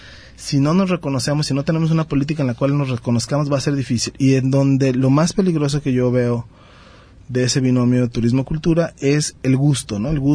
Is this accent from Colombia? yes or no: no; Oaxaca, Mexico; Te lo digo como oaxaqueño, lleva, claro, mucho tiempo.